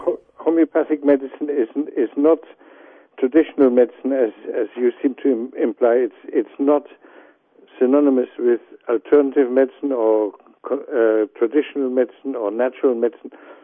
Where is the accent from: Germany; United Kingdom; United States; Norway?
Germany; accent: German; English is a second language; As a boy, I was treated homeopathically. I grew up in Germany, as you probably hear from my accent, and our family doctor was a homeopath.